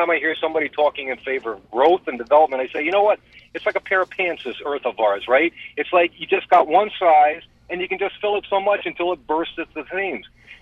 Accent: New Jersey, United States; I grew up in New Jersey, which was the Garden State at one time.

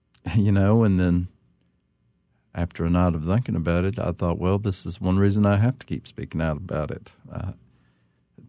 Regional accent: Appalachia, United States; accent: Appalachian; That's why, obviously, I kept my accent, but I never could get rid of it and didn't want to.

